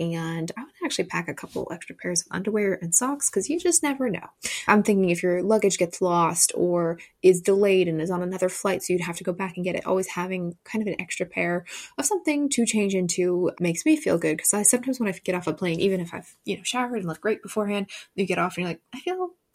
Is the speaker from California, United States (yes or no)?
yes; Huntington Beach, California, United States; Huntington Beach, where I spent a lot of time growing up in California